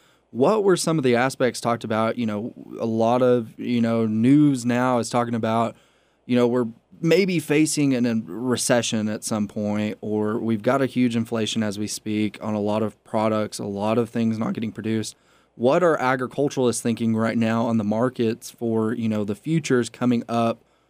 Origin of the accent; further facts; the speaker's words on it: Texas, United States; You know, I'm from Lubbock County, which is homegrown cotton country. And that's all I grew up around was cotton.